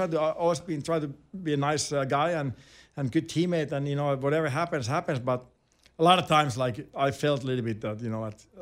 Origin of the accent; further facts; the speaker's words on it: Finland; English is a second language; growing up in Finland